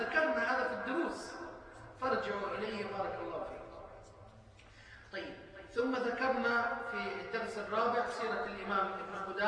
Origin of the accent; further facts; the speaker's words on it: Egypt; عندنا في مصر يروجون لأخذ العلم من الكتب